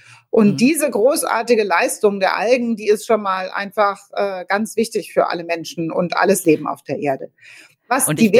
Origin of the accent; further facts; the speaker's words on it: Hesse, Germany; Okay, ich bin in Hessen aufgewachsen